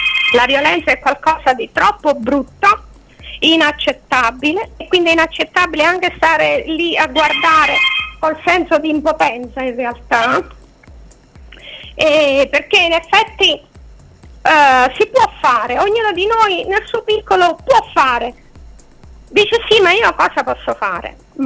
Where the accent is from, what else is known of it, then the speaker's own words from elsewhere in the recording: Campania, Italy; io sono campana tra l'altro, e anche in Campania abbiamo del mare stupendo